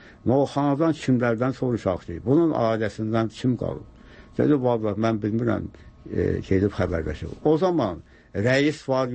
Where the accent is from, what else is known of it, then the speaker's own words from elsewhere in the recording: Bülbülə, Baku, Azerbaijan; mən bülbüləli balasıyam. Bakıdan gəlmişəm, səni axtarıram.